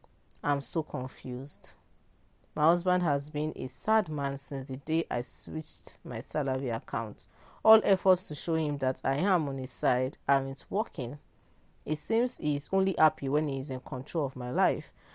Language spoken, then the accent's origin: English; Nigeria; I can't speak for other countries, but I grew up in Nigeria and I've come across a lot of Nigerian women. Like, I've never left this country.